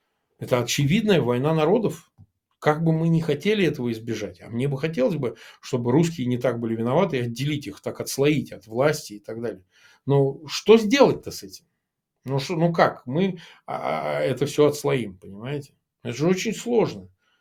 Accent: Samara, Samara Oblast, Russia; moved away; на набережной у себя на родине в Самаре

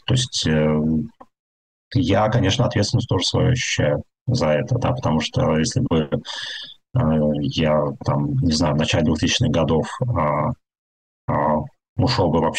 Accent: Saint Petersburg, Russia; born there; also born or lived in Perm, Russia; когда я переехал из Петербурга в Пермь. Я вообще в Петербурге родился, вот, но 3 года я провел в Перми.

